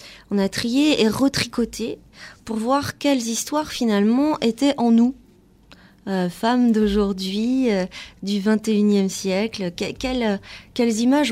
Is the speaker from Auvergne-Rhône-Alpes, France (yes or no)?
no; Availle-sur-Seiche, Brittany, France; Et moi, je suis partie d'Availle-sur-Seiche, un petit village en Ille-et-Vilaine, en Bretagne, pas très très très loin de Rennes.